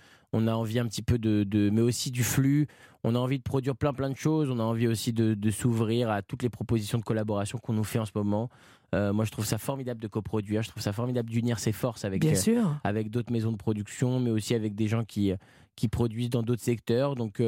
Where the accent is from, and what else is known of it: France